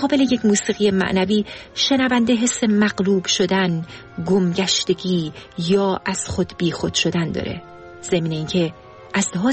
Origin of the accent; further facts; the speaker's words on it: Iran; ما فارسی زبونای مسلمون که توی ایران بزرگ شدیم